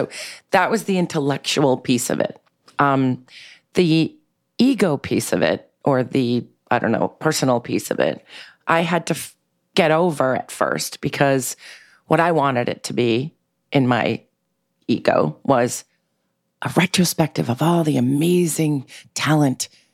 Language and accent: English; New York City, New York, United States; I grew up in New York City in a very eclectic, bohemian, diverse way in Manhattan.